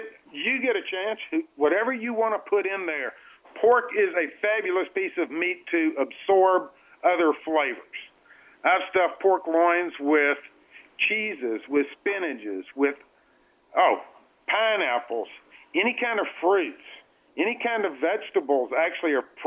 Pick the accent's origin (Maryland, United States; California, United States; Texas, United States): Texas, United States; I like mesquite because I'm from Texas, and that's just what I like.